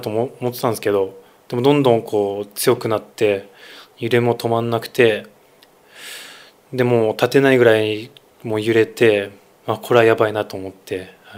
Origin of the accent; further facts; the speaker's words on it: Fukushima, Japan; 自分はもう地元で育って、地元でプロにならせてもらったので、まあ、去年福島で2軍でいわきで投げさせてもらって